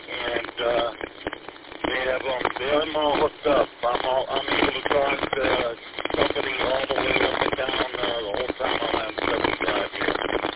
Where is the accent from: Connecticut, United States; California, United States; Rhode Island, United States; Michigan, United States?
Michigan, United States; Westland; Westland, believe it or not, is my hometown. Grew up right on Vassal Street.